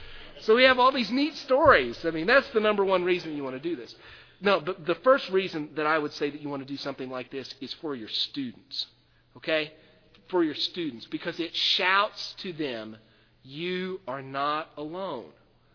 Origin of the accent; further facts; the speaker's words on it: Lancaster, Pennsylvania, United States; because we're from Lancaster, Philadelphia's close.